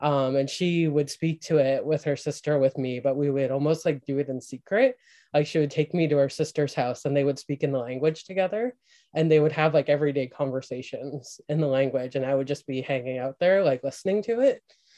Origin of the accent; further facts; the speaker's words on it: Ontario, Canada; I grew up in Canada's Chemical Valley, which holds like 40% of Canada's like petrochemical industry